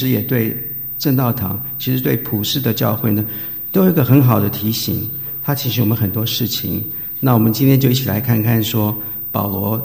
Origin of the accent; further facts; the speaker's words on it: Taiwan; born there; 那我是台湾出生的，所以我妈妈小时候呢，常常跟我有讲过一句话